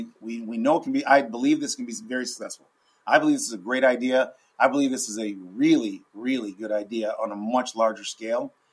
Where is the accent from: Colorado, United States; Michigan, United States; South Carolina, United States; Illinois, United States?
Michigan, United States; Ann Arbor; I grew up in Ann Arbor, Michigan, which is where the University of Michigan is. And it's a college town, a very progressive town.